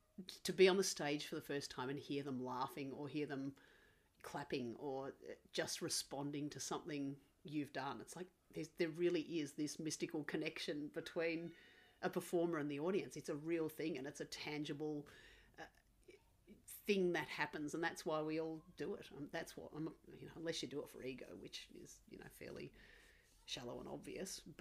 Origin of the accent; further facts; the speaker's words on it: Ballarat, Victoria, Australia; now in Melbourne, Australia; In Ballarat in Victoria.